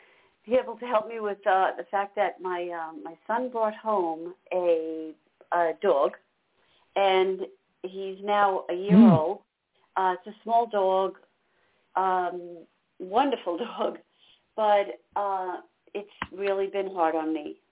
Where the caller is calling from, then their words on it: New York, United States; Calling from New York.